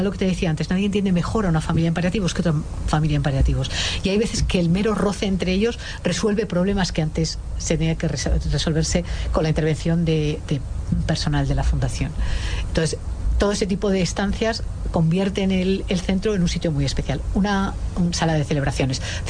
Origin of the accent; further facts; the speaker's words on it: León, Castile and León, Spain; Yo soy leonesa, en León la unidad de paliativos está en Valladolid